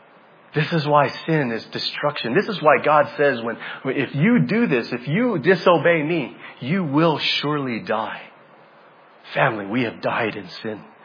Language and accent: English; Hawaii, United States; Family, I'm from Hawaii.